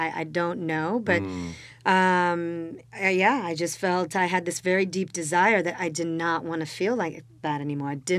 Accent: Florence, Tuscany, Italy; moved away as an adult; I was born and raised in Italy. I was born in Florence, and I lived there for the first 20 years of my life.

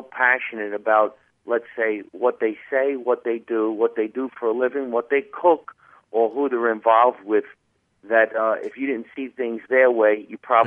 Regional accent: Jersey City, New Jersey, United States; born there; Well, I was born in Jersey City, New Jersey, which is a tough neighborhood, but for the longest period of time, most Italian immigrants were living there, and the whole neighborhood was Italian.

